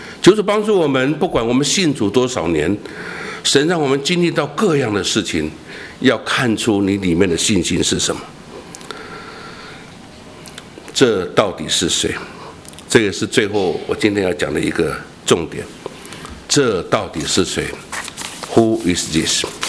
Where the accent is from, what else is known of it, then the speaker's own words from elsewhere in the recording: China; 因为我们中国人讲留得青山在，不怕什么没柴烧。